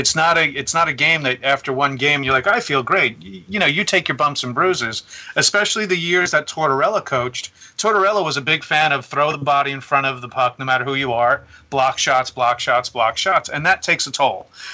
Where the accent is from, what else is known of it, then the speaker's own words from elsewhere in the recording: New York City, New York, United States; Okay, so I was born in Manhattan, New York. My family lived in New York City since 1965 to 1979.